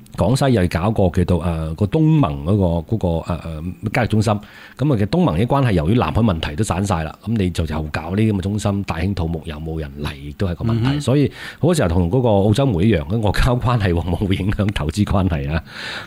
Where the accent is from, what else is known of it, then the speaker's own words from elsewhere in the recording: Guangdong, China; 咁當時嘅即係其實我哋廣東人冇創業呢個概嗰個話題